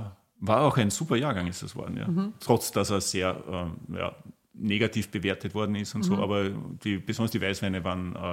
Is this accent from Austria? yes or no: yes; Rust, Burgenland, Austria; also born or lived in Vienna; ich bin ja in Rust aufgewachsen, ja, geboren bin ich in Wien, aber ist ja wurscht. Mhm. Eigentlich meine Eltern haben in Rust gelebt und leben noch hier.